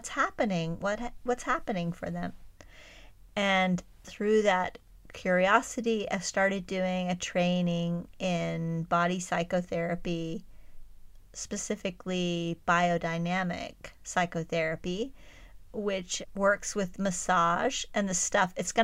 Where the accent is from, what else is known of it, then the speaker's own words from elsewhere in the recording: Texas, United States; It's nothing like where I grew up in Texas.